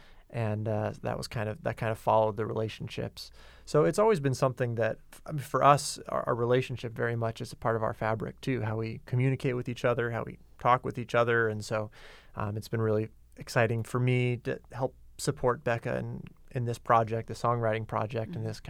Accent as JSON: {"language": "English", "region": "Arizona", "country": "United States", "tie": "born or raised there", "said": "But for us, we grew up in Arizona in general."}